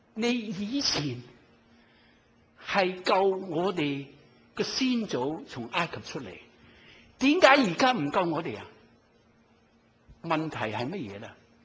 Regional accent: Guangdong, China; 我广东人讲语啊，

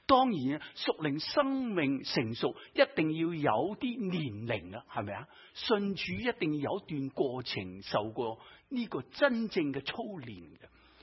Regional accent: China; 我们中国人说时势做英雄，对我来说这些不是英雄

